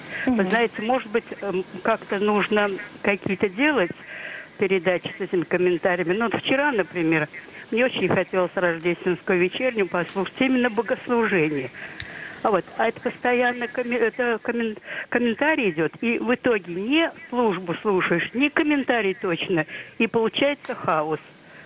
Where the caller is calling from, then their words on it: Kirzhach, Vladimir Oblast, Russia; Я звоню вам из Владимирской области, город Киржач.